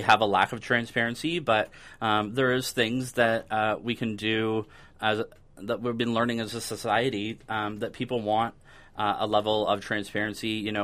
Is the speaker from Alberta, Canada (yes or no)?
no; Cobourg, Ontario, Canada; just really instilled in me the values of, you know, being part of the community and really just growing up in Coburg and volunteerism and working.